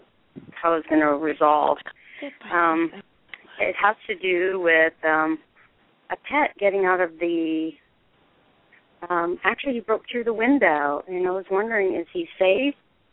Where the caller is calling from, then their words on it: Arizona, United States; I'm in Arizona.